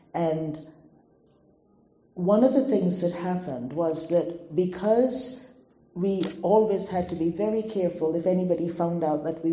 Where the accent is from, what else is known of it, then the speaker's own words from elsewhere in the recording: Guyana; I'm not Welsh. I've come from the old British Guiana in South America, next door to Brazil and Venezuela. It used to be a British colony. It is now called Guyana.